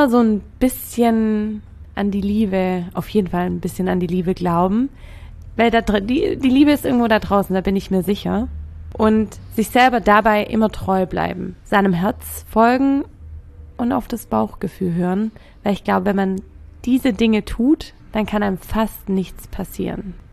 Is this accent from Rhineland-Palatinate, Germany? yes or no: no; Baden-Württemberg, Germany; Aber sonst bin ich halt Schwäbin.